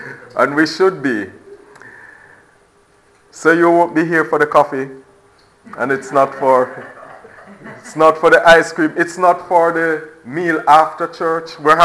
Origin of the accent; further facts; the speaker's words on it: Jamaica; now in Florida, United States; I'm Jamaican, for some of you who don't know, I'm Jamaican, so, but I now live in Florida.